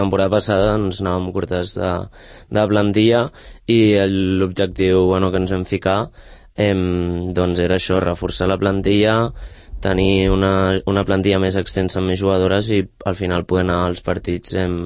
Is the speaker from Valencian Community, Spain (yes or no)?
no; Barcelona, Catalonia, Spain; jo soc de Barcelona